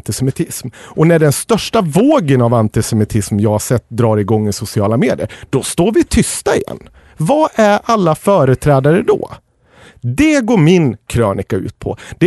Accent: Sweden; born there; jag inte varken känner mig eller identifierar mig som kristen. Däremot är jag född här och döpt, så jag är ju uppenbarligen kristen.

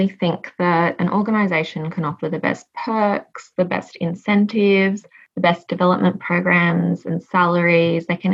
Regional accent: Sydney, New South Wales, Australia; also born or lived in Adelaide / Brisbane / Gold Coast; I'm Australian. I call Sydney home, but I've also lived in Adelaide, Brisbane, and the sunny Gold Coast.

